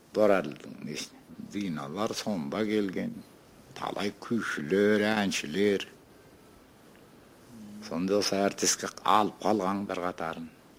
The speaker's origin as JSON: {"language": "Kazakh", "town": "Kordai", "region": "Jambyl Region", "country": "Kazakhstan", "tie": "born or raised there", "said": "туып өскен жерім. Сол маңай. Қордайдың көлемі сол."}